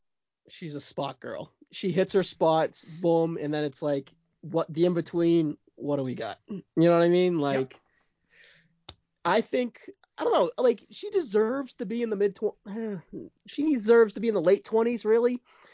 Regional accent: Massachusetts, United States; accent: Boston; Yeah, me and my Boston accent, so I don't know.

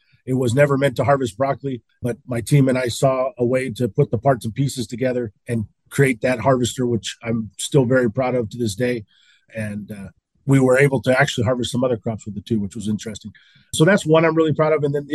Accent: Salinas, California, United States; I was born and raised in Salinas, and my family had nothing to do with agriculture.

